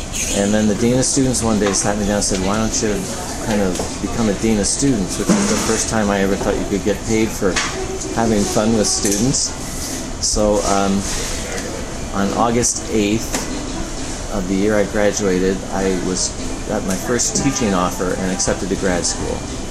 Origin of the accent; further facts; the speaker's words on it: New York, United States; I grew up in New York, spent my summers on the Jersey Shore.